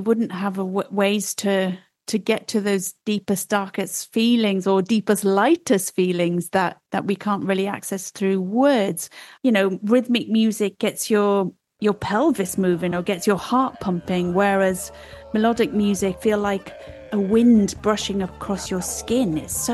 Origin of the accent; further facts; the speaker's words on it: Wales, United Kingdom; I grew up in West Wales to a Mancunian mother, but also Indian father. So even at home, we have a mixture of cultures.